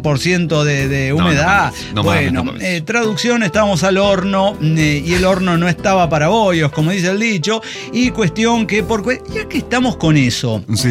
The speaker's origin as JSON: {"language": "Spanish", "town": "Avellaneda", "region": "Santa Fe", "country": "Argentina", "said": "soy de Avellaneda, Santa Fe, República Argentina."}